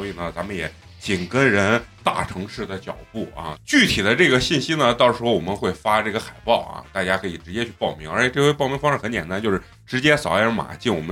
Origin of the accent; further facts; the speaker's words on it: Shaanxi, China; accent: Shaanxi dialect; 用咱们陕西话就说弄一蹦子。